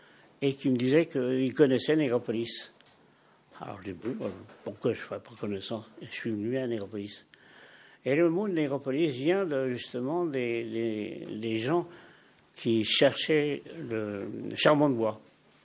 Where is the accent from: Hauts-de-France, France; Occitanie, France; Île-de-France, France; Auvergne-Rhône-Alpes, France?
Île-de-France, France; Paris; born there; now in Nègrepelisse, France; Je suis né à Paris.